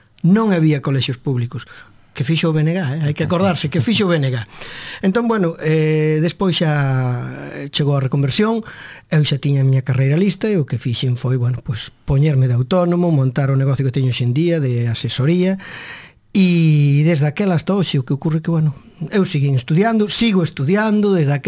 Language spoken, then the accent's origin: Galician; Perlío, Galicia, Spain; also born or lived in Caldas de Reis; meus pais viñeron a vivir a Perlío, alá polos anos 50, non? Eu nacín, a pesar diso, nacín en Caldas de Reis. Pero aos poucos días, pois, bueno, xa estaba en Perlío, non?